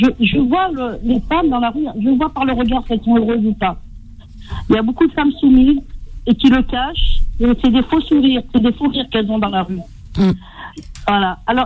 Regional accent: Lyon, Auvergne-Rhône-Alpes, France; Mais si on me manque de respect, par contre, je viens de Lyon.

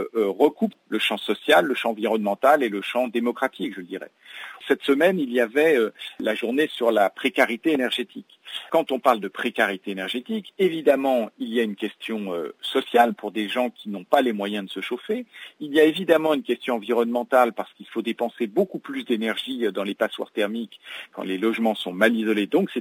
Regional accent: Île-de-France, France; Vous savez, je suis issu de Seine-Saint-Denis

